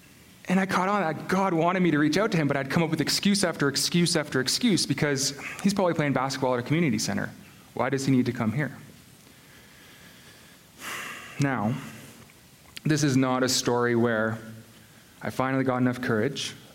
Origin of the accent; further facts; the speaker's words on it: Stouffville, Ontario, Canada; So I grew up here in Stouffville, and I went to Stouffville District Secondary School.